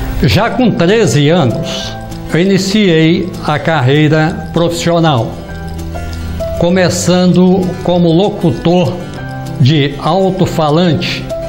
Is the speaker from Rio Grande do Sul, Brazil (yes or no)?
no; Capinópolis, Minas Gerais, Brazil; Nasci e me criei aqui em Capinópolis.